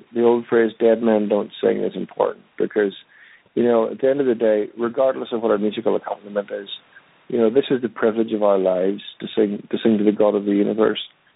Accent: Ireland; I'm Irish, so I enjoy the freshness of the interaction, and I'm delighted people have an interest in what we're doing.

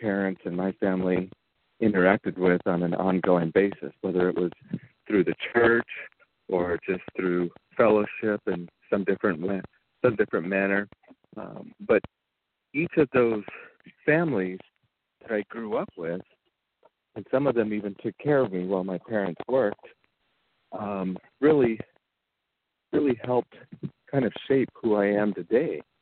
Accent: Arizona, United States; So I grew up in the Hill River Indian community. I was raised by my parents. Our community is broken up into 7 districts, and I was raised in District 4.

